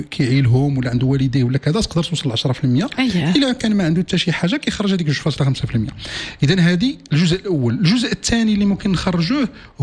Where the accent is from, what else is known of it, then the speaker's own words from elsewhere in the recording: Morocco; بالمنطق ديالنا كمغاربة، كمسلمين، كأمازيغ، كعرب.